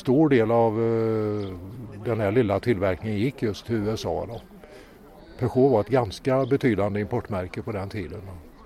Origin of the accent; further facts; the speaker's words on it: Hova, Västra Götaland County, Sweden; Vi är från Hova i Västergötland.